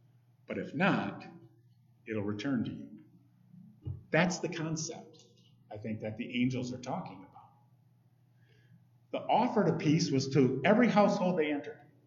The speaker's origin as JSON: {"language": "English", "town": "Grand Rapids", "region": "Michigan", "country": "United States", "tie": "born or raised there", "said": "I grew up in Grand Rapids, surrounded by the Reformed Church, the Christian Reformed Church, the Protestant Reformed Church, the Dutch Reformed Church, the Reformed, I don't know. There were just Reformed churches all over the place. Very Calvinistic."}